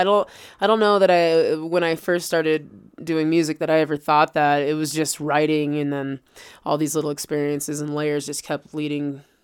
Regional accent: Loveland, Colorado, United States; I am from Loveland, Colorado.

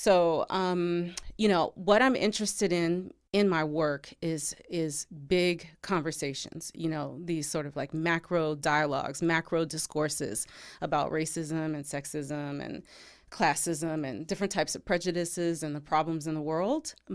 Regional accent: Virginia, United States; also born or lived in Washington, D.C.; now in Los Angeles, United States; I moved from Washington, D.C. I moved from the East Coast. I grew up in Virginia. And so I was there for 20-something years before I came to Los Angeles.

